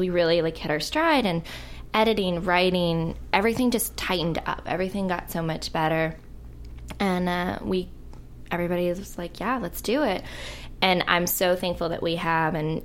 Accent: Virginia, United States; now in Los Angeles, United States; I've been here for 9 years, and I come from the East Coast and a small town in the South

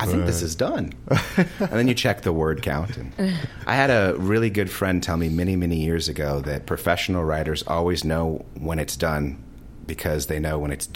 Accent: Los Angeles, California, United States; Yeah, I'm from Los Angeles.

